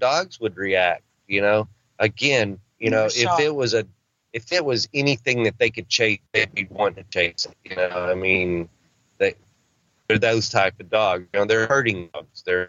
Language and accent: English; Arkansas, United States